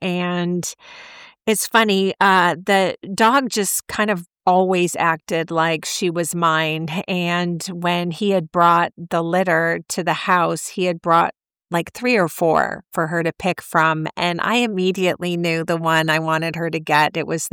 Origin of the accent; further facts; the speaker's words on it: Illinois, United States; I grew up in Illinois